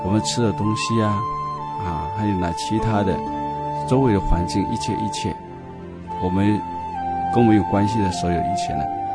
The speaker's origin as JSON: {"language": "Chinese", "country": "China", "lives_now": "Canada", "said": "比如像我们中国人到了这个加拿大来，我们不但要爱加拿大，同时也要爱中国。因为中国是我们的母亲，是我们的祖国。那么加拿大这个是我们居住的地方"}